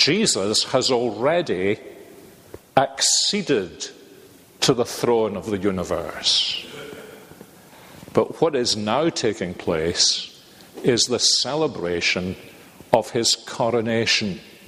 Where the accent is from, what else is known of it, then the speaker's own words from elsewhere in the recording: Scotland, United Kingdom; we're Scottish